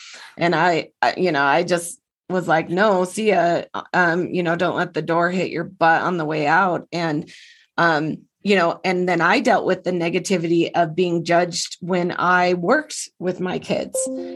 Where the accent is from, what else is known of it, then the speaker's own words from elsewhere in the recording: Utah, United States; I was born and raised in Utah. Like I said, a very, you know, conservative, very religious state.